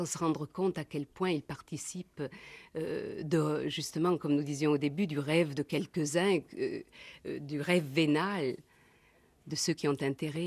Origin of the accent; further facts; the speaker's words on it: Marseille, Provence-Alpes-Côte d'Azur, France; j'ai fait mes études à Aix-en-Provence, jusqu'à 25 ans. Je suis une vraie Marseillaise.